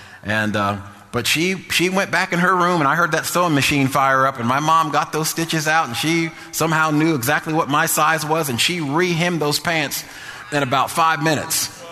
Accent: New Jersey, United States; I'm from Jersey. We were playing out in Lehigh Valley.

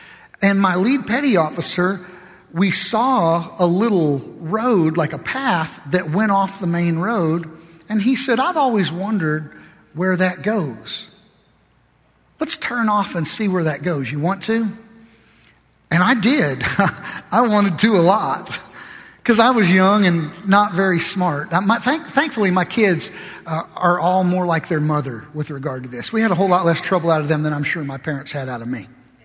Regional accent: the South, United States; Well, I was from the South. I'd seen the South.

